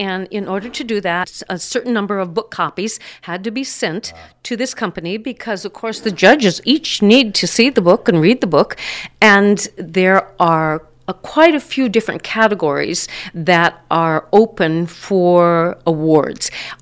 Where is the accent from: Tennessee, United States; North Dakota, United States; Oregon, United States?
North Dakota, United States; And of course, because we grew up just outside of Bismarck, there are all kinds of opportunities for communications